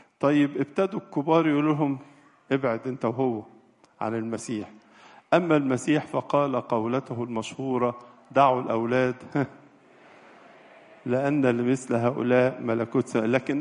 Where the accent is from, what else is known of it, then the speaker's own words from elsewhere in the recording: Egypt; نحن كمصريين شعب متدين ونحب الله كثيرا